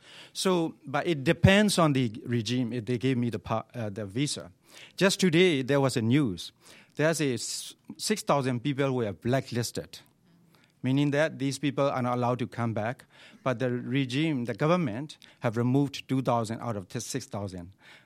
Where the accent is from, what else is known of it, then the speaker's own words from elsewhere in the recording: Myanmar; I was one of the students. I was schooling in Burma in 1988.